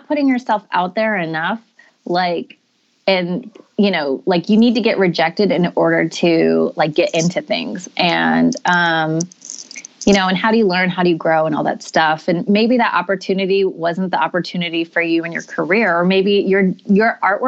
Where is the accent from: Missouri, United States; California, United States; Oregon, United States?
Oregon, United States; Portland; Well, I'm born and raised in Portland, Oregon, aka Portlandia.